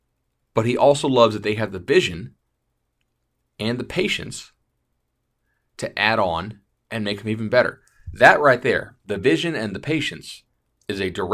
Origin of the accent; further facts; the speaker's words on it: Fort Myers, Florida, United States; I'm from Fort Myers. That's a 6-hour drive up to Tallahassee.